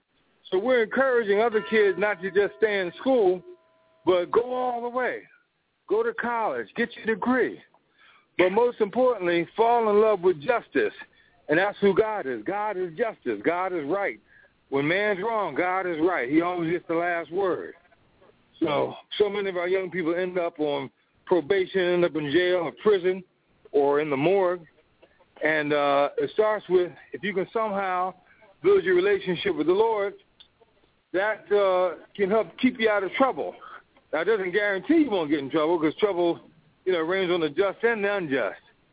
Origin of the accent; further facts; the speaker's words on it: Atlantic City, New Jersey, United States; came back here to the East Coast because I'm from Atlantic City